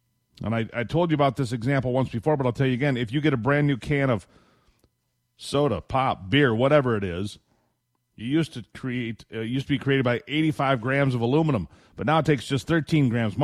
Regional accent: United States; I'm an optimist because I'm an American, I'm a capitalist

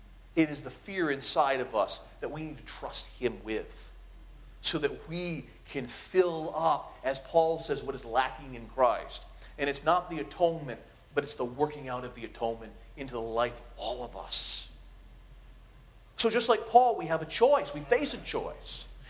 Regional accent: Ireland; I'm Irish, so it's about St. Patrick. So I'm also Protestant

